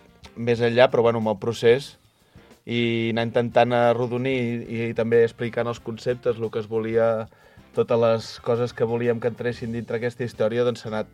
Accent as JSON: {"language": "Catalan", "town": "Sant Pau d'Ordal", "region": "Catalonia", "country": "Spain", "said": "I jo sóc de Sant Pau d'Ordal."}